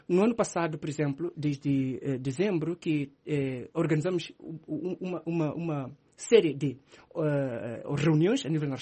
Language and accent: Portuguese; Mozambique